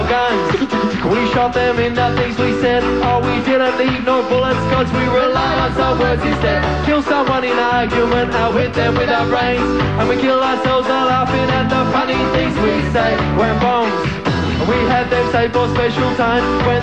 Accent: Melbourne, Victoria, Australia; We grew up in Melbourne.

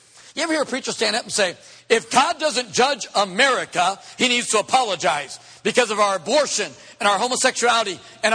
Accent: United States; I'm glad I'm an American, and I'm glad we have the freedoms we do.

